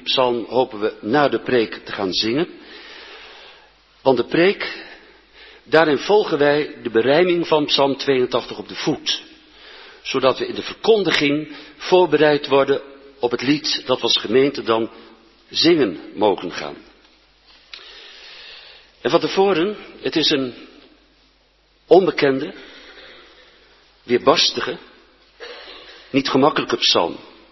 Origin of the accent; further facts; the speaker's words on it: Epe, Gelderland, Netherlands; Nou, de goden die wij in Berkel en Rode reizen bij ons in Epe van huis uit kenden, dat zijn de goden van Noord-Europa.